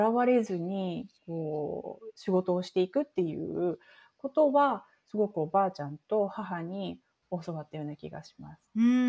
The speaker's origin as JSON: {"language": "Japanese", "region": "Tochigi", "country": "Japan", "tie": "born or raised there", "said": "宇都宮がやっぱり栃木では一番そういう文化があるんですけど、うん、その私の田舎なところまで呼んできて"}